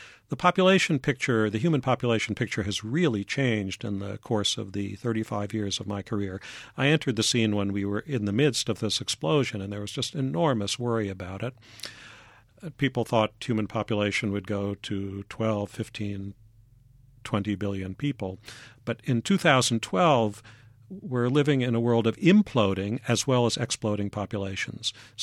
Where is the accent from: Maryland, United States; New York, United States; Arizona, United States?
New York, United States; New York City; I was born and raised in New York City, so I have a New Yorker's view of the world.